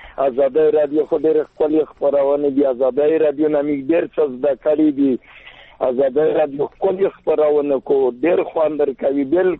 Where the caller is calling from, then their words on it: Pakistan; ما وی چې زه به ټلیفون وکړم، زه په افغانستان کې نه یم، په پاکستان کې یم.